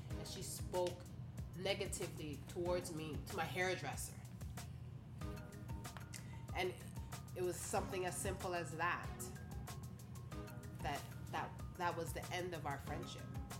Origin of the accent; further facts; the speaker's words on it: Toronto, Ontario, Canada; I grew up in Rexdale, and to me, that's where I formed all my genuine friendships.